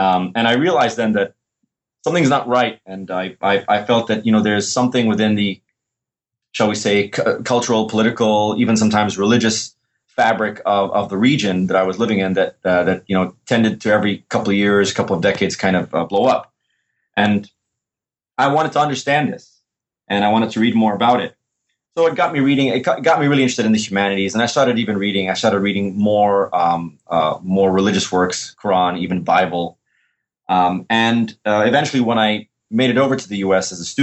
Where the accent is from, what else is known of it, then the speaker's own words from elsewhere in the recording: Malaysia; also born or lived in Middle East / United States; I was born and raised in partially in Malaysia. And then after that, in different countries in the Middle East and in the West, namely in the United States.